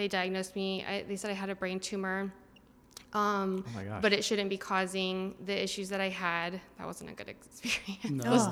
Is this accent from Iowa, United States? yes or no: yes; Iowa, United States; now in Seattle, United States; I'm originally from Iowa, but we moved out here a while ago, about 16 years ago, to Seattle area.